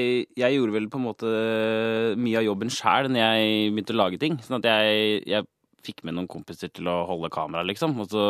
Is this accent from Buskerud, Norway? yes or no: yes; Kongsberg, Buskerud, Norway; Jeg kommer fra Kongsberg.